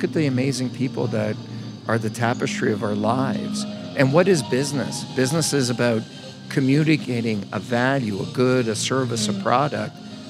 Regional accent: Canada; now in United States; I'm not American. Mm. I'm Canadian. I'm Croatian. I live in America. I live in London. I live in Australia.

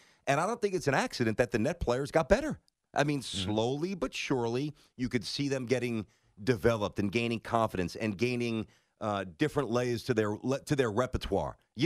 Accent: Brooklyn, New York, United States; Listen, I'm from Brooklyn. The Nets ain't the Knicks.

